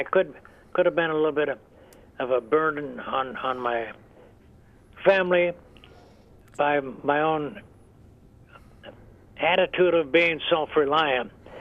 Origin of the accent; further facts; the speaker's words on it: Juneau, Alaska, United States; also born or lived in Anchorage; I was born in 1929 in Juneau, Alaska. Lived there most of my life until I was sent with my parents to Anchorage, Alaska